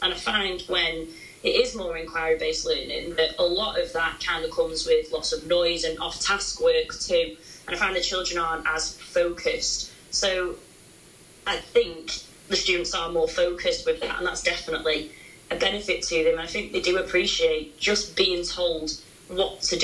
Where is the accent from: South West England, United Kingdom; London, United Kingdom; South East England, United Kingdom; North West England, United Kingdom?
North West England, United Kingdom; Blackpool; I am more than likely going to be talking about my hometown of Blackpool and our children that grow up here